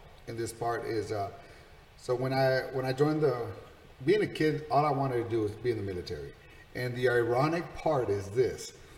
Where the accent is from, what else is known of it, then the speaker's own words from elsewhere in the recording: Livingston, California, United States; also born or lived in Los Reyes, Mexico; If you would ask me where I'm from here, I'm from Livingston, California.